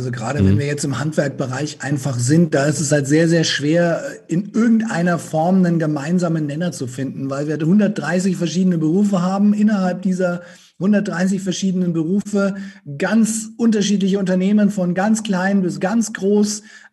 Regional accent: Bavaria, Germany; accent: Franconian; Aber ich kann meinen Dialekt komplett an- und ausschalten, so wie ich das möchte, weil auf der Bühne ist es für die meisten angenehmer, wenn du halt Hochdeutsch sprechen darfst und nicht so fränkisch wie ich jetzt.

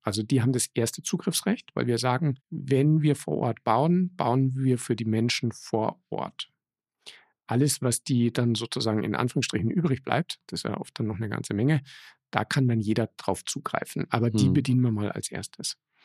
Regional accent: Tuntenhausen, Bavaria, Germany; in meiner Heimatgemeinde in Tuntenhausen

